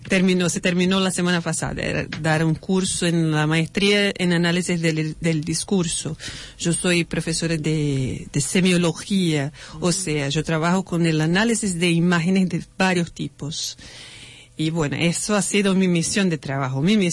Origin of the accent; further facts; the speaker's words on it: Paraíba, Brazil; Spanish is a second language; now in Argentina; Yo soy de Paraíba. Es la capital de João Pessoa. Es un estado del nordeste de Brasil. Muy tropical.